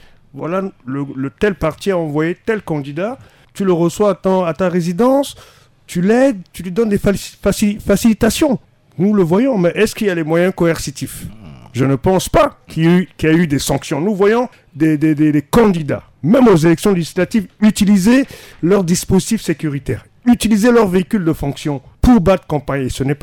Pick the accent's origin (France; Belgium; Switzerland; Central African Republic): Central African Republic; nous sommes tous des Centrafricains.